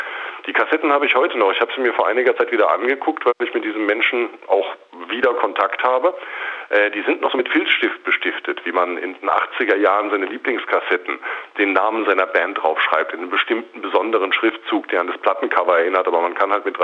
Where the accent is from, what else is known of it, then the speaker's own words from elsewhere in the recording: West Germany, Germany; Ich muss dazu sagen, ich bin Westdeutscher.